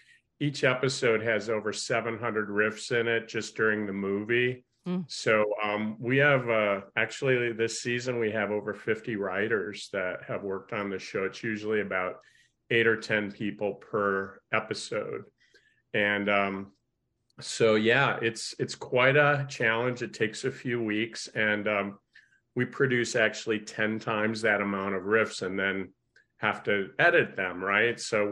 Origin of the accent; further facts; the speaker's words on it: Fort Atkinson, Wisconsin, United States; I'm from Wisconsin. I grew up in Fort Atkinson.